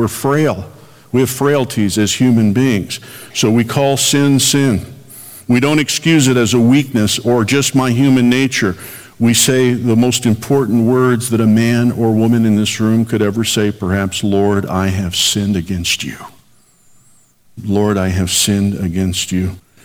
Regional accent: Chicago, Illinois, United States; the water's over my head, growing up in the Chicago area.

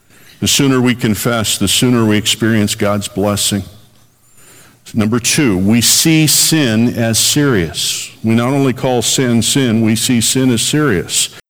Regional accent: Chicago, Illinois, United States; the water's over my head, growing up in the Chicago area.

